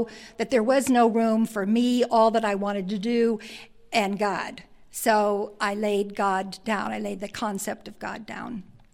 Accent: Ireland; And being Irish, that's not hard.

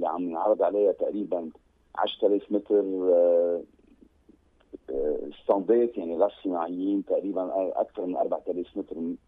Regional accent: Lebanon; نحن لبنانيين

